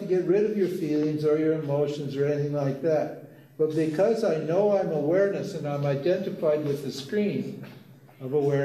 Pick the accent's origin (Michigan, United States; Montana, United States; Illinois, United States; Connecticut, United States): Montana, United States; But I came from Montana. I was a fisherman and I had a small boat, a raft.